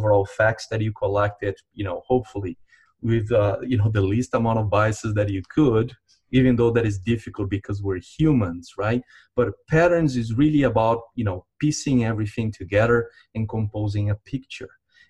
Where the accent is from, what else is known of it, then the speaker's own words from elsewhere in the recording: Brazil; English is a second language; we're both from Brazil originally